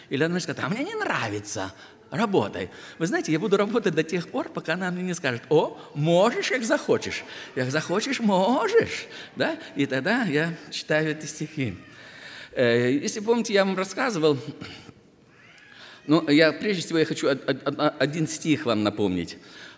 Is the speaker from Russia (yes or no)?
no; Kyiv, Ukraine; я из Киева, пастор церкви «Народ Божий».